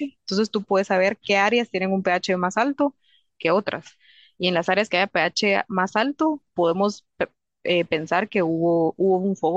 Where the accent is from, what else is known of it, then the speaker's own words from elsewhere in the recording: Guatemala; now in England, United Kingdom; como yo tenía 6 meses de vivir aquí en Inglaterra, mis uñas ya eran como europeas, pero mi pelo todavía tenía la dieta de Guatemala